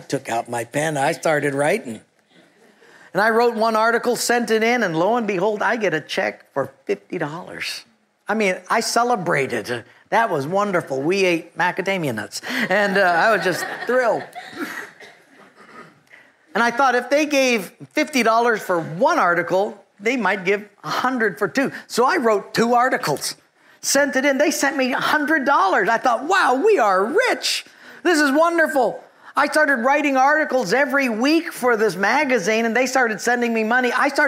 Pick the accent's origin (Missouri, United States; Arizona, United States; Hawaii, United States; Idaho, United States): Hawaii, United States; now in Eugene, United States; Even though I'm from Hawaii, I thought, Hilo?